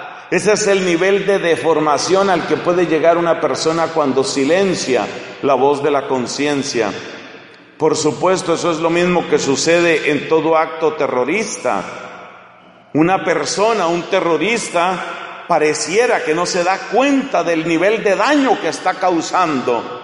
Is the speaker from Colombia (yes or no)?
yes; Colombia; En mi país, yo soy colombiano